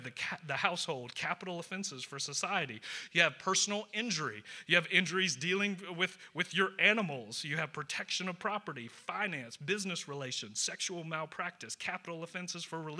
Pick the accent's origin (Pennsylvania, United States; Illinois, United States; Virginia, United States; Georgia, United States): Georgia, United States; accent: Georgia; So if you're kind of new here, I'm from Georgia. If you can't tell, I'm not from around here. The accent is from Georgia.